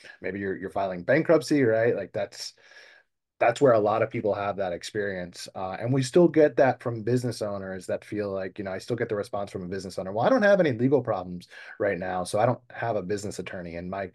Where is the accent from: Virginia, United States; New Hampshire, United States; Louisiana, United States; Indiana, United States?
Louisiana, United States; New Orleans; I'm born and raised in New Orleans. I was an undergrad when Katrina hit